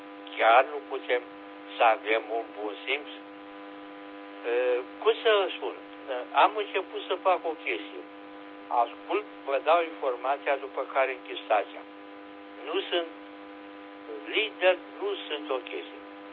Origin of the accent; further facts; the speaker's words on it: Romania; Știu că e frică și noi românii stăm în carapace